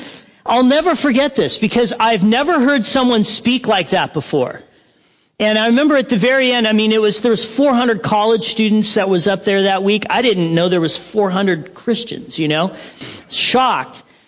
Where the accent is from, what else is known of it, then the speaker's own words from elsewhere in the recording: Big Bear, California, United States; my friend Steve, who I grew up with in Big Bear